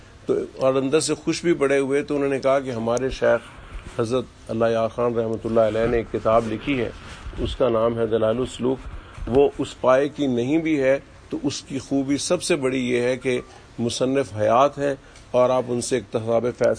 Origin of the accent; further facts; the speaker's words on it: Multan, Punjab, Pakistan; moved away as an adult; میرا تعلق ملتان سے ہے, وہیں کی میری پیدائش ہے اور وہیں عرصہ دراز تک میری رہائش رہی.